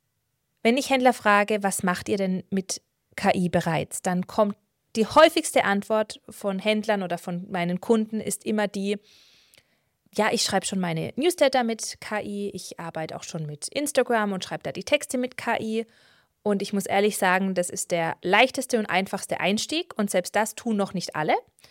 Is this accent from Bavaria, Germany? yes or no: no; Baden-Württemberg, Germany; Man hört es an meinem Dialekt, ich komme aus Baden-Württemberg, ich werde und kann es auch gar nicht verstecken